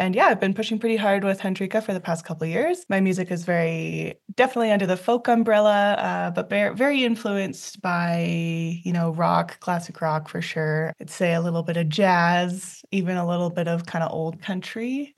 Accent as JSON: {"language": "English", "town": "Whitehorse", "region": "Yukon", "country": "Canada", "tie": "born or raised there", "said": "I am from the Yukon, born and raised in White Horse"}